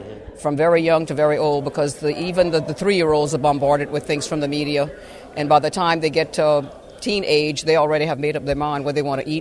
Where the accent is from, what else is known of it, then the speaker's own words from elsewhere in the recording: Louisiana, United States; from South Louisiana, what they call Cajun country.